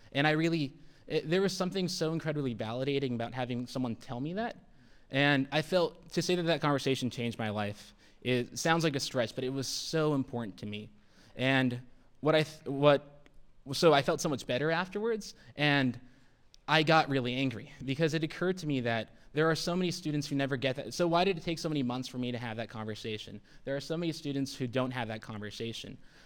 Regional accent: San Diego, California, United States; And I'm from San Diego, so to see like winter and blizzards, no sun at all.

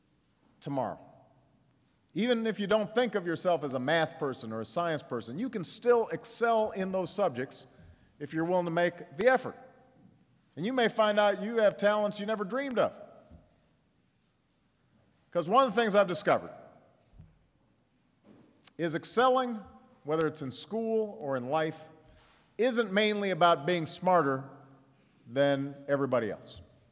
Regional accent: Chicago, Illinois, United States; There are neighborhoods in my hometown of Chicago, and there are neighborhoods right here in Philadelphia where, you know, kids are doing each other serious harm.

